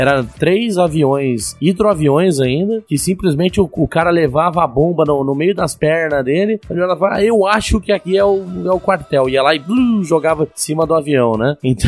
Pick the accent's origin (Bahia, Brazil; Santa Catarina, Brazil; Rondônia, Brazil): Santa Catarina, Brazil; born there; Parte da minha família era de Santa Catarina, né? Eu nasci em Santa Catarina, apesar de ter bastante raiz aqui em São Paulo.